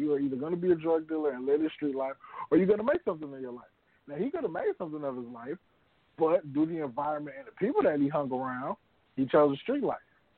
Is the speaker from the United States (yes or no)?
yes; Milwaukee, Wisconsin, United States; Watching that movie and seeing what happens in these streets now, it's like growing up in Milwaukee.